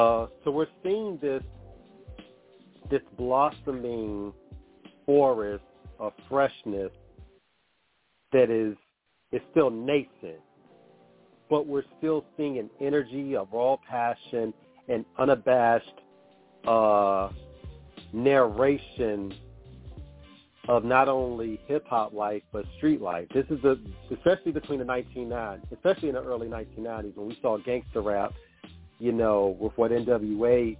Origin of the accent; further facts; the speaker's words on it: Virginia, United States; Myself growing up in Virginia, especially, you know, being a hard rock, heavy metal fan as well.